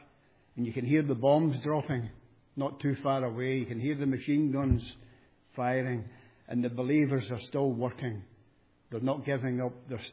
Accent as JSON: {"language": "English", "region": "Scotland", "country": "United Kingdom", "tie": "born or raised there", "said": "I was brought up in Jonah, not far from Glasgow, into a Roman Catholic family."}